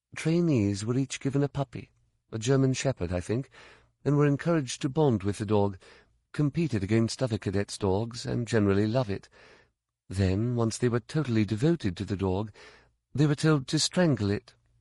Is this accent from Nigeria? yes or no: no; United Kingdom; But I'm the Brit, remember? We're always the bad guys.